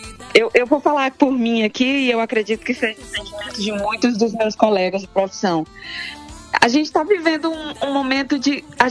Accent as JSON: {"language": "Portuguese", "town": "Fortaleza", "region": "Ceará", "country": "Brazil", "tie": "born there", "said": "Eu nasci no Ceará, nasci em Fortaleza. E no Ceará você já nasce dançando forró praticamente."}